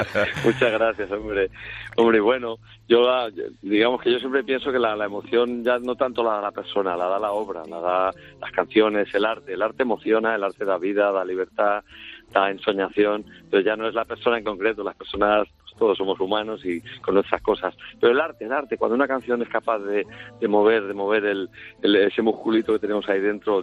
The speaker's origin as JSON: {"language": "Spanish", "country": "Spain", "said": "Soy un español medio, digamos."}